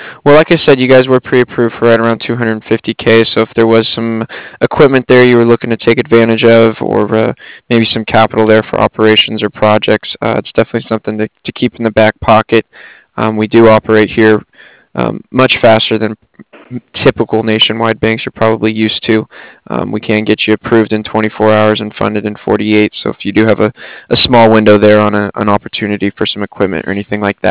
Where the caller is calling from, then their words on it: Cardiff, Wales, United Kingdom; yeah, I'm calling from Cardiff.